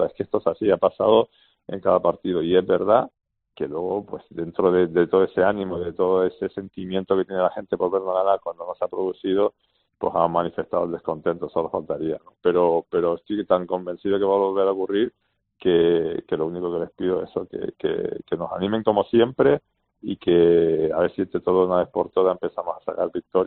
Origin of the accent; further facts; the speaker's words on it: Canary Islands, Spain; Y luego que los que somos canarios sabemos que a las 10 de la mañana hace sol por todo nuestro viento